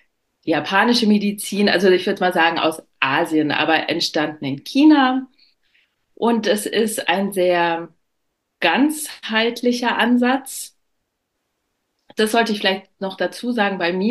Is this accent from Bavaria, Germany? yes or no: yes; Munich, Bavaria, Germany; ich komme aus München